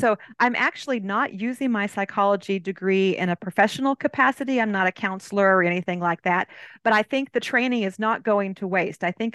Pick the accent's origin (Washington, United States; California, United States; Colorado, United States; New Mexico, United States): California, United States; moved away as an adult; now I've raised three babies in Texas, and they're all grown up, so I feel like I'm more Texan than Californian now.